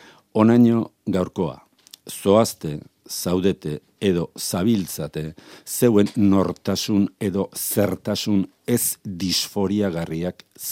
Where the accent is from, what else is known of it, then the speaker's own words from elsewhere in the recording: San Sebastián, Basque Country, Spain; born there; ez dut sentisinisten donostiarra naizenik jaiotzez.